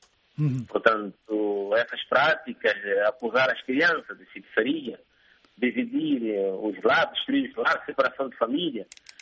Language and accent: Portuguese; Angola; nós somos angolanos, nossos irmãos também são angolanos, e, portanto, a raça é negra.